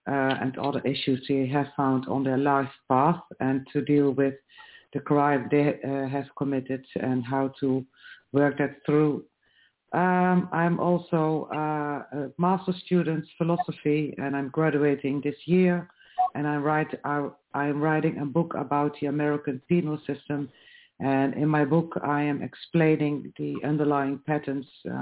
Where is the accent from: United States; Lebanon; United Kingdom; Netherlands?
Netherlands; I am from the Netherlands.